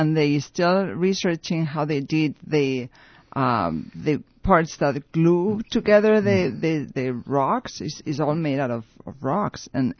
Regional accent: Madrid, Community of Madrid, Spain; English is a second language; I'm from Madrid.

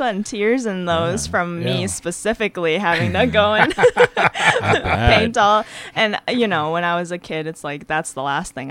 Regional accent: Faribault, Minnesota, United States; now in Northfield, United States; So I grew up in Faribault, Minnesota. I was born and raised there.

